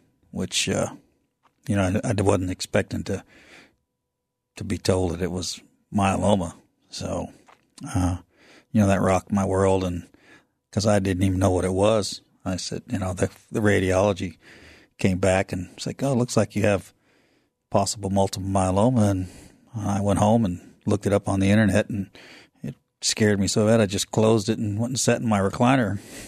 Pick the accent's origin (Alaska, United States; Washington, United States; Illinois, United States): Alaska, United States; Juneau; also born or lived in US South; Born and raised, spent some time in the South, and came back in 1980 and been here ever since.